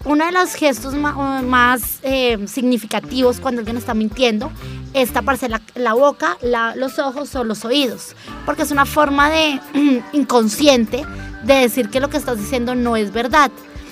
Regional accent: Colombia; una cultura como la colombiana, no saludamos de beso o no abrazamos.

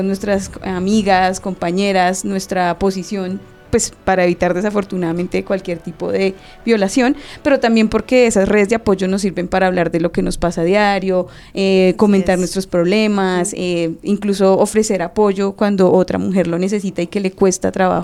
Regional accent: Bogotá, Colombia; algo que como bogotana me define mucho.

